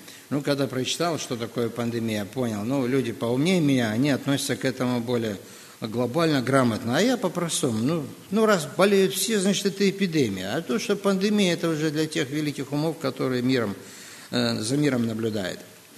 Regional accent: Moldova; Я вырос в Молдавии, и там оползни – это было национальное бедствие.

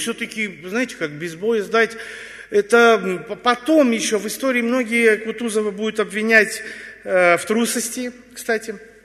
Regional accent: Armenia; Кстати, как бы я родом из Армении, могу чуть-чуть похвалиться

